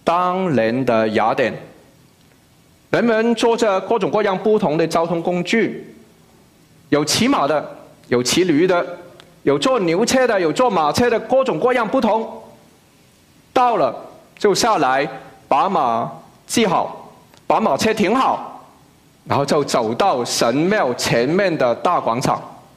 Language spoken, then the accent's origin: Chinese; Macau; now in United States; 我刚才说我是在澳门长大的，我小时候没有注意到有那么多，来了美国以后再回去